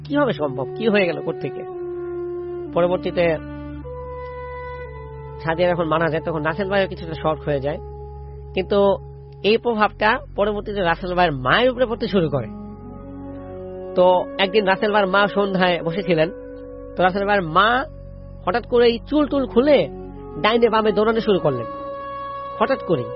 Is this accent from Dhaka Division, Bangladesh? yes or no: yes; Dhaka, Dhaka Division, Bangladesh; So ঘটনাটা হচ্ছে দক্ষিণখানের একটি ঘটনা। তো আমি যেখান থেকে আসছি সেখানের একটি ঘটনা